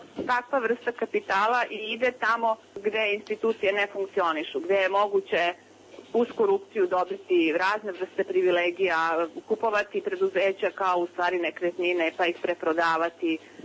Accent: Serbia; Kod nas u Srbiji je to problem i parlamenta i finansiranja političkih stranaka.

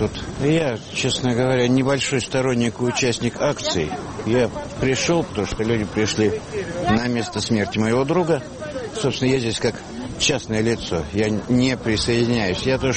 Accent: Moscow, Russia; А если и участвую, то просто как простой москвич, скажем так.

